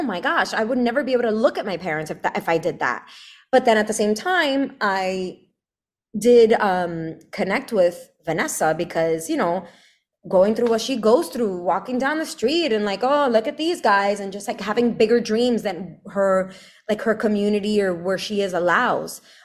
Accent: Brooklyn, New York, United States; So in the church I grew up with in Brooklyn, I grew up in Brooklyn.

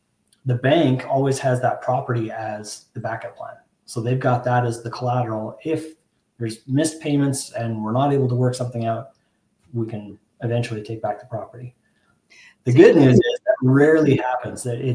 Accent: Canada; I'm from Canada. I live in Canada.

